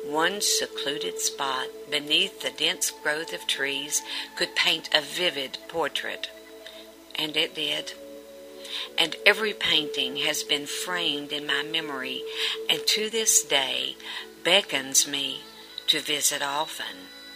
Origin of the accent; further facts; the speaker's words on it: West Virginia, United States; I want to invite you to walk with me through the woods and around the rugged hills of my childhood home in the coal fields of southern West Virginia.